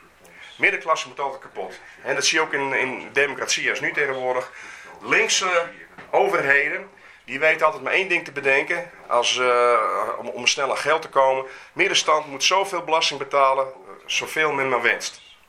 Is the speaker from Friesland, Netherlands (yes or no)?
yes; Friesland, Netherlands; Hier, wij zijn nou hier, wij zijn Friezen hier, en hier had je al het oud-Fries recht.